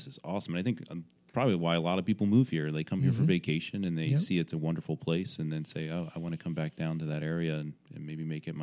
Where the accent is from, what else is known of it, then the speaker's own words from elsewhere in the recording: Maryland, United States; I grew up in Maryland, so, you know, I can kind of relate to a lot of the Maryland-y